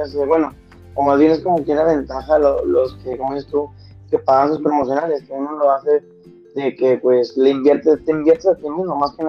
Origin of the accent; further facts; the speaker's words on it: Monterrey, Nuevo León, Mexico; Pues mira, gracias. Primero que nada, pues dejar en claro, soy de la ciudad de Monterrey. Estamos de polo a polo, estamos demasiado lejos. Pues yo tengo 16 años